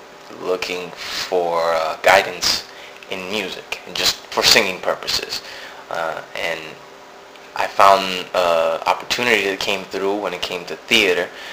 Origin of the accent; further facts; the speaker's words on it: New York, United States; But I grew up in New York, and New York is already a melting pot of different cultures.